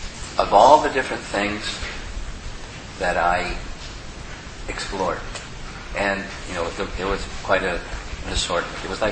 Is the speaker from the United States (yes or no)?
yes; United States; Not just because I'm American, I like freedom.